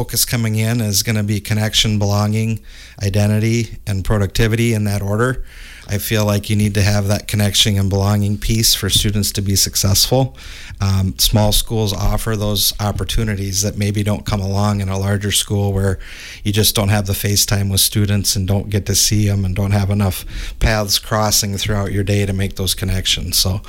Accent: Livingston, Wisconsin, United States; And growing up in the Iowa Grant School District and living in Livingston, I'm kind of back where I come full circle back to the southwest part of the state.

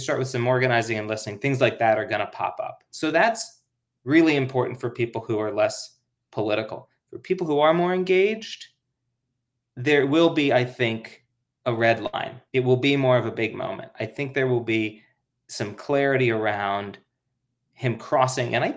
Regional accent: Minnesota, United States; Look, I'm from Minnesota.

